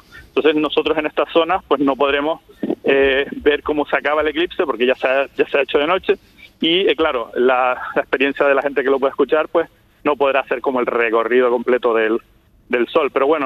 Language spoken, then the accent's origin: Spanish; Canary Islands, Spain; también, por ejemplo, en Canarias, de donde soy yo.